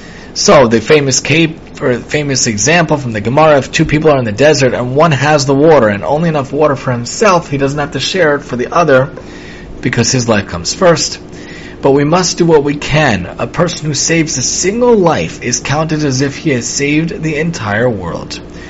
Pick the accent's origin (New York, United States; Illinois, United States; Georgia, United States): New York, United States; Staten Island; I'm from Staten Island originally